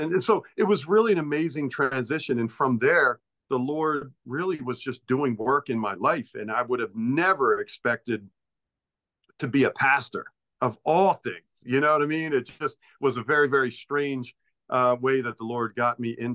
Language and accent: English; Baltimore, Maryland, United States; I like I said, I grew up in Baltimore.